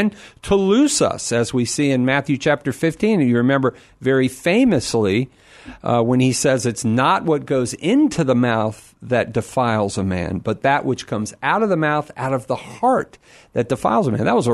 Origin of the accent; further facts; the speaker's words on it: Ireland; I'm Irish, man.